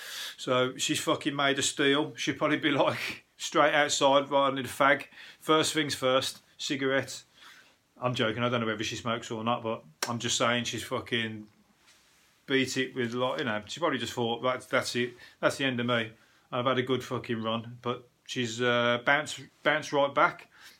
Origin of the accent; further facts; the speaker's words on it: Birmingham, West Midlands, United Kingdom; Everybody in my road, and I'm from Birmingham, everybody